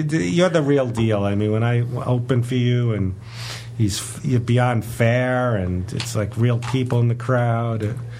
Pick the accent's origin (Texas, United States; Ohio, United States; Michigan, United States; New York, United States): Texas, United States; Dallas; I go, hey, I'm not from around here, obviously. I'm from Dallas.